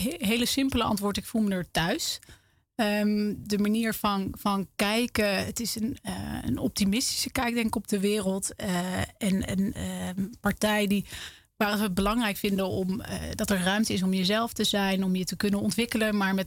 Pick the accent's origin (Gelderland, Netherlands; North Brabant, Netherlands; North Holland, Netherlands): Gelderland, Netherlands; Eefde; Ik ben opgegroeid in de Achterhoek. Een heel klein dorpje Eefde, vlakbij Zutphen.